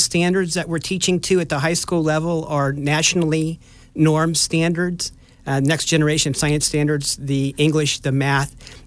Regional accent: Concord, California, United States; now in Juneau, United States; I grew up in the Concord area, so not really an Alaska guy per se. I spent 28 years teaching and administrating in Northern California

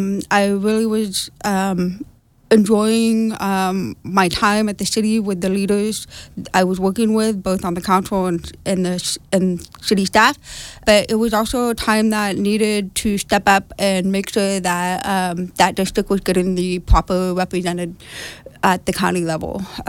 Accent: Angels Camp, California, United States; I'm from Angels Camp, you know, born and raised, graduated from Bret Harte.

